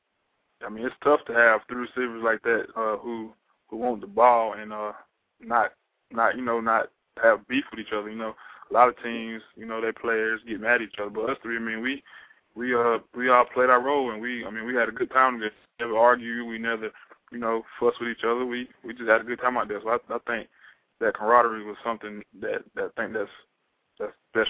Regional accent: South Carolina, United States; because he's from my hometown also. So, he's from South Carolina, so we're pretty close.

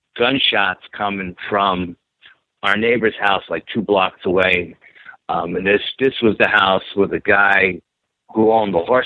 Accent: New York City, New York, United States; And again, growing up in New York and in the city, I always thought that it was out in the Pacific Northwest.

